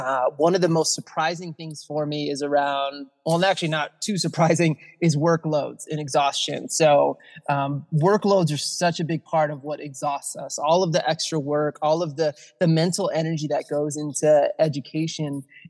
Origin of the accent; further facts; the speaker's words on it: Michigan, United States; far cooler than my home state of Michigan right now, where we're burning closer to the 90s.